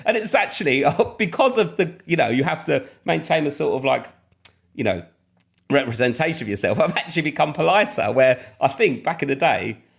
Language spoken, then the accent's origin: English; London, United Kingdom; growing up in Southeast London